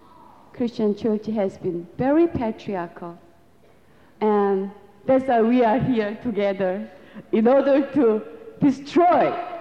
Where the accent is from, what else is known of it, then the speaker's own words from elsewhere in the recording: South Korea; first language Korean; English is a second language; It's almost like I'm using English right now in order to express, in order to communicate with you. But my mother tongue is Korean.